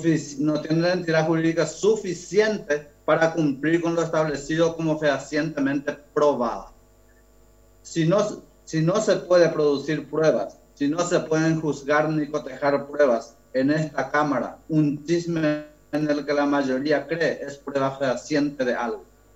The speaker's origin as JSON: {"language": "Spanish", "region": "Alto Paraná", "country": "Paraguay", "said": "quiero decirle a la ciudadanía y a mi pueblo alto paranaense"}